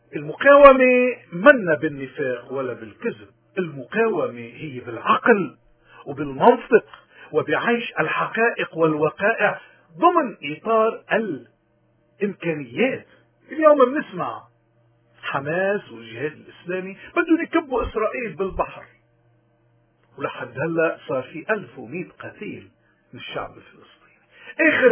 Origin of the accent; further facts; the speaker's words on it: Lebanon; ونحن كلبنانيين كل حدا بلبنان